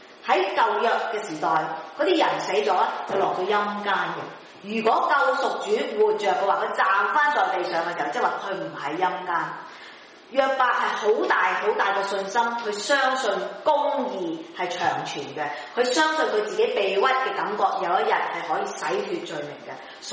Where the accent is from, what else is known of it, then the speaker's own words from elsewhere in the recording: China; 我們是中國人，我想找一個中國的字來形容。